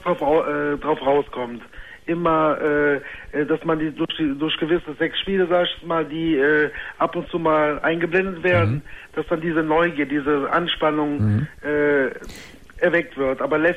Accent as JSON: {"language": "German", "country": "Germany", "tie": "born there", "said": "ich lebe hier in Deutschland. Ich bin auch hier in Deutschland geboren."}